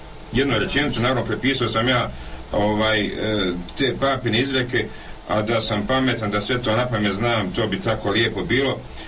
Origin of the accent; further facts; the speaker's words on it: Croatia; kao političarka, kao Hrvatica, kao katolkinja.